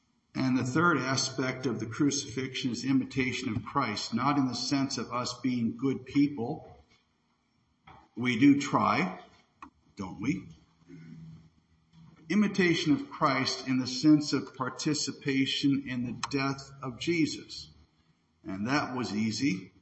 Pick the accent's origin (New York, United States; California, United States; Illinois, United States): Illinois, United States; Rock Island; born there; I was born on September 3rd, 1956 in St. Anthony's in Rock Island, delivered by Dr. Romeo, weighed in at 11 pounds, 6 ounces.